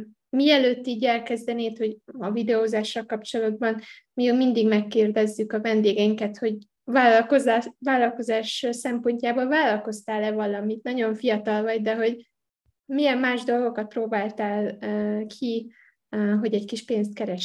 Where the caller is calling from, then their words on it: Singapore; én Szingapurból jöttem ma, vagy jelentkezek be ma